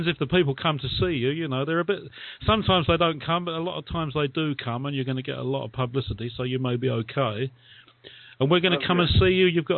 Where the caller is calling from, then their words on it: London, United Kingdom; calling you from London.